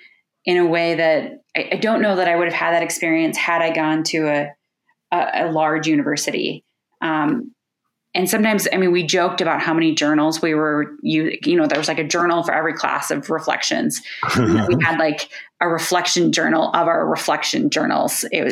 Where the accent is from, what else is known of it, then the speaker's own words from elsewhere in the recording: Chaska, Minnesota, United States; So I grew up in Chaska, you know, not too far from Gustavus